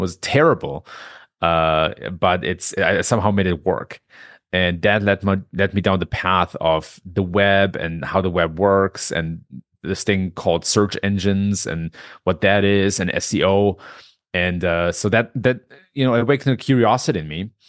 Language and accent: English; Germany; also born or lived in Silicon Valley, United States; now in United States; I was born and raised in Germany. I now live in the States. Spent a lot of time in Silicon Valley. Now live in a small, tiny town in Michigan that most people never have heard of.